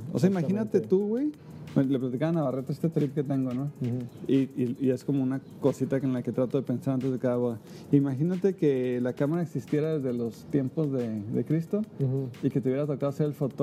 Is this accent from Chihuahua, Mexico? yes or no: no; Tecate, Baja California, Mexico; Por estar aquí en Tecate, por venir a dar un workshop a mi pueblito